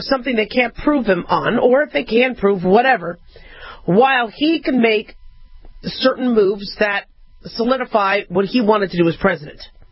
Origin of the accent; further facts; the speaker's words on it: United States; But, you know, as an American, I do get a little frustrated with these quote-unquote witch hunts.